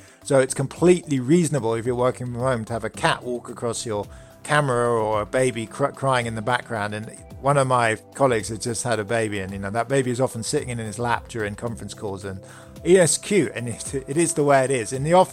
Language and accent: English; London, United Kingdom; moved away as an adult; now in United States; I was born in London. I lived in London till I was 30. I'm basically a city person.